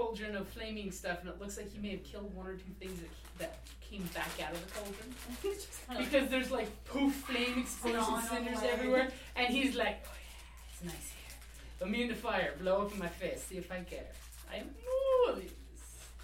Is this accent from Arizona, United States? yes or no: yes; Arizona, United States; So since we're all from Arizona